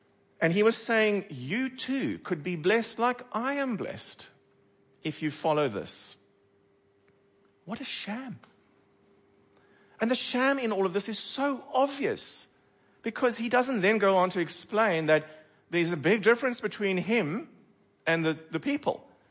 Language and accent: English; Cape Town, Western Cape, South Africa; I'm originally from Cape Town.